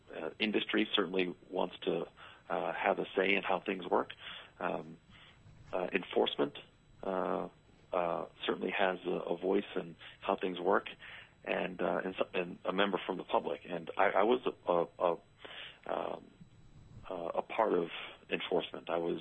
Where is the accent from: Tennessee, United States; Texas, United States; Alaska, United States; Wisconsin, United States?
Alaska, United States; Nome; also born or lived in Anchorage / Fairbanks; I was born and raised in Nome, Alaska. My family's from Nome, Kotzebue, and Elam. I spent my formative years there. I graduated high school from Diamond High School in Anchorage.